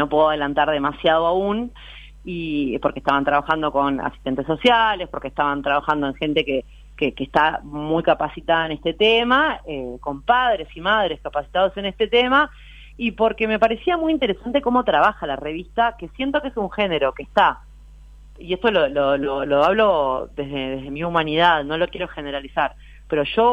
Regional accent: Montevideo, Uruguay; yo soy de Sayago

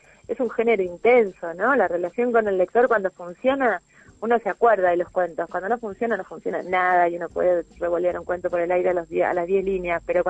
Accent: Uruguay; a mí me gusta decir que soy uruguaya, porque yo me siento muy uruguaya. No solo tengo a toda mi familia acá

